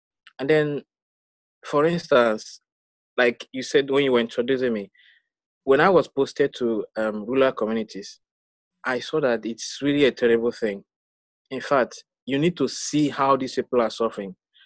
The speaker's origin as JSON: {"language": "English", "country": "Nigeria", "said": "You know, I am from Nigeria."}